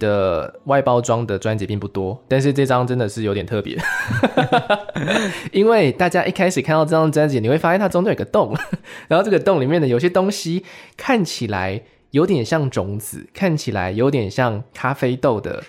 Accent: Lucao, Chiayi County, Taiwan; 就是我家在鹿草哦。

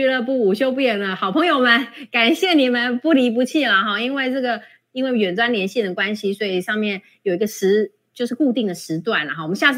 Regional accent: Kaohsiung, Taiwan; 来碾压我们高雄人啊

